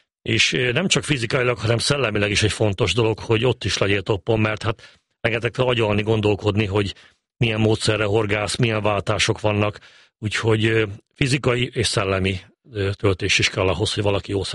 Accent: Csongrád-Csanád, Hungary; Egy faluban nőttem föl, Makó mellett, ahol a Maros folyó is folyik, és van egy kis tó.

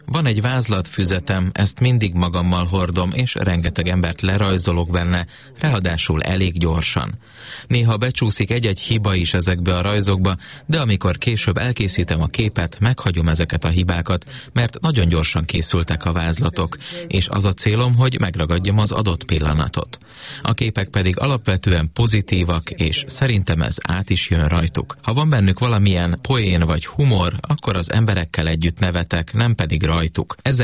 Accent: Kenya; Hungarian is a second language; now in Hungary; Kenyából származom.

